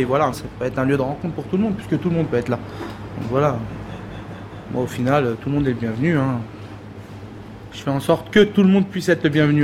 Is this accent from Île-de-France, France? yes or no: yes; Sarcelles, Île-de-France, France; Mes parents, ils habitent Sarcelles depuis 80... Allez, peut-être 86, 85. Moi, je suis né en 88, je suis né de Sarcelles. Là, comme je vous ai dit, j'ai fait toute ma vie ici.